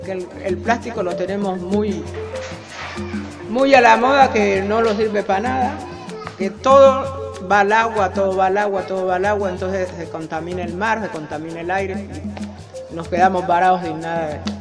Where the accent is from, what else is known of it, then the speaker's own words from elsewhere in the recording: Francisco Pizarro, Nariño, Colombia; soy de Francisco Pizarro Salaonda, tengo 73 años